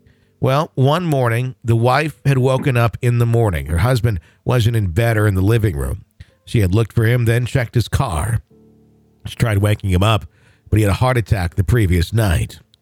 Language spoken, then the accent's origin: English; Topeka, Kansas, United States; I have two stories from my time at college in Atchison and here in my hometown of Topeka.